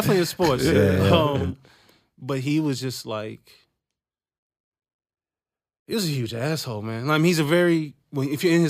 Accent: New York, United States; And I came from not the best situation growing up in Queens and stuff like

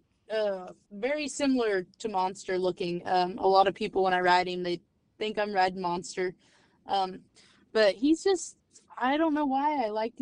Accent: Woodward, Oklahoma, United States; my hometown rodeo at Woodward

